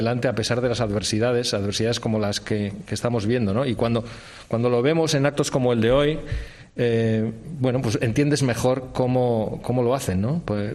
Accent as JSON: {"language": "Spanish", "country": "Spain", "said": "Yo me siento, desde luego, muy orgulloso como español"}